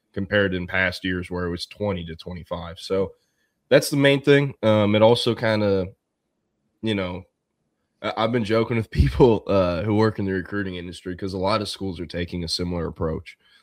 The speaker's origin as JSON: {"language": "English", "town": "Austin", "region": "Texas", "country": "United States", "said": "Not a Spurs fan by any means, but, you know, they're a local team for me. I'm from Austin, so I'll pull for them."}